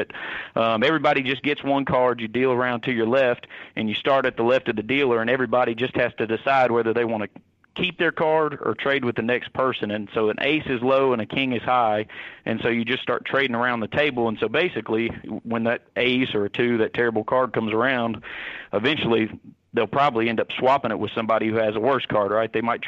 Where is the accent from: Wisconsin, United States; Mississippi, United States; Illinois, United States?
Mississippi, United States; also born or lived in Louisiana; Well, I was born in South Louisiana, but I mostly grew up down on the coast in Mississippi.